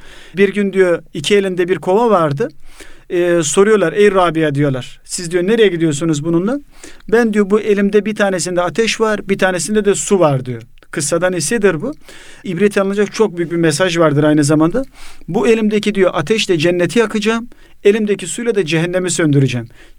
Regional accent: Hassa, Hatay, Turkey; born there; ben asıl Hatay Hassa doğumluyum.

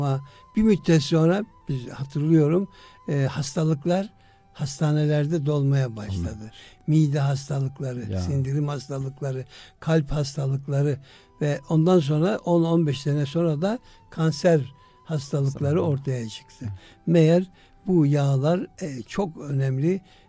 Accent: Antalya, Turkey; biz Antalyalıyız ve Akdeniz mutfağına sahibiz.

